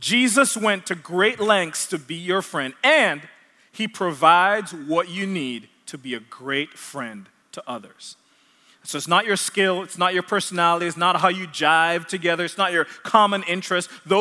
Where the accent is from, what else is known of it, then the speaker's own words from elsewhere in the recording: Jamaica; And so and I'm from Jamaica. And so there's tons of accents in this same house.